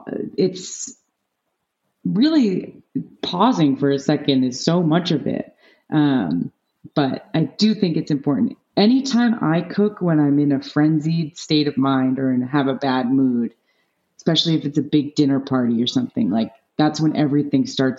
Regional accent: Shelter Island, New York, United States; And like when I was growing up on Shelter Island on the east end of Long Island, all I wanted to do was move to Southern California.

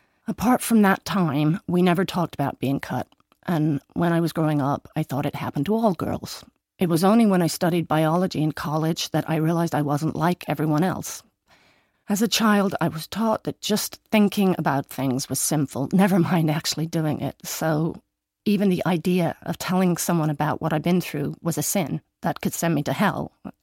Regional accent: Midwest, United States; I grew up in Midwest America. My father was a church minister and my parents had very strict conservative beliefs.

